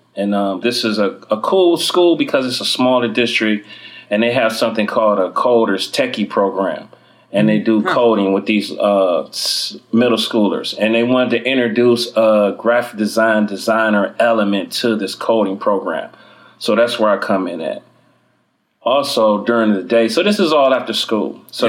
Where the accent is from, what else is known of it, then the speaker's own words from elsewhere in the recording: Cleveland, Ohio, United States; I'm from Cleveland, Ohio.